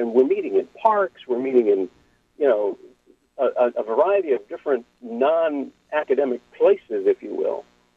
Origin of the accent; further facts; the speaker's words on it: San Antonio, Texas, United States; I'm from San Antonio and went to St. Mary's University